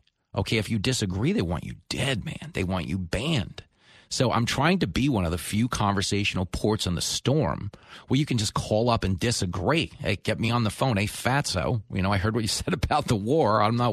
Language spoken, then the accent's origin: English; United States; I'm not joking because I'm a Republican. I'm joking because I'm an American.